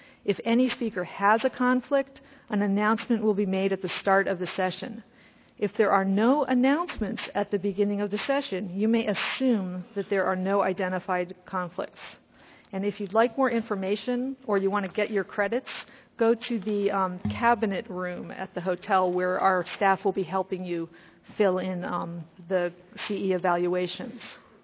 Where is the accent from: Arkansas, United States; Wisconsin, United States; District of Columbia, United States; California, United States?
District of Columbia, United States; Washington; born there; I was born here in Washington, and I'm so thrilled that the meeting has come home